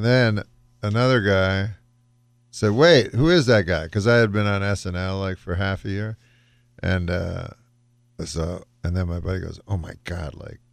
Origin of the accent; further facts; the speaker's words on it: Canada; I'm from Canada